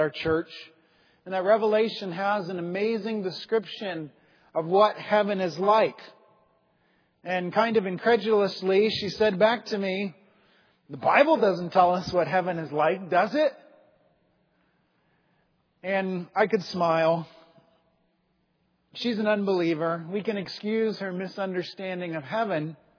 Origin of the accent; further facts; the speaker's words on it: South Carolina, United States; Where I grew up in South Carolina, you could kind of coast along in church.